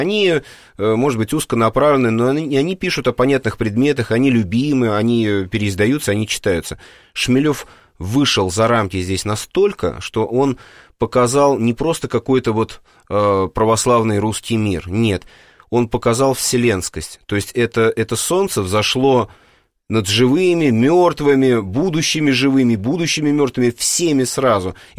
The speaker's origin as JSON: {"language": "Russian", "region": "Moscow", "country": "Russia", "said": "Я сам москвич, вы москвич, все мы москвичи"}